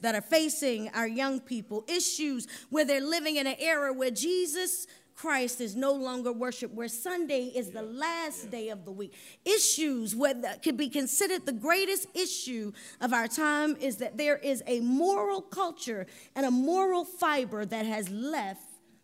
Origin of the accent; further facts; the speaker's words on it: the South, United States; I'm from the South, so I have to say that I look forward to Thanksgiving and chitlins.